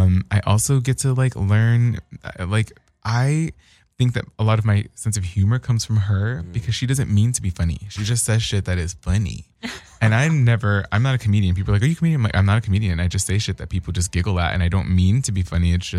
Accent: Hollywood, California, United States; So I'm from Hollywood, like, down the street, Melrose and Vine.

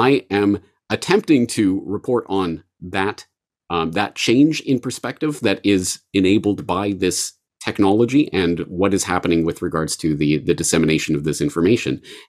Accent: Canada; Certainly in the Western media that I grew up with in Canada, and the American media that I consumed

